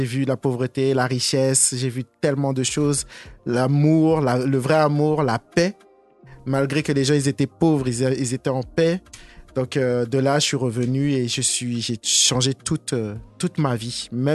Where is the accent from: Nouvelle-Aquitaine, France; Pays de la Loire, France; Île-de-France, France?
Île-de-France, France; Melun; si je dois raconter mes origines, j'ai grandi à Melun, hein, au Mai 77.